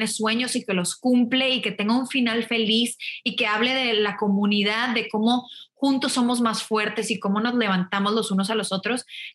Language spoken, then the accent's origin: Spanish; Monterrey, Nuevo León, Mexico; moved away as an adult; yo me fui de Monterrey. Yo soy de Monterrey, estudié la prepa en Monterrey y luego dije, me tengo que ir de aquí.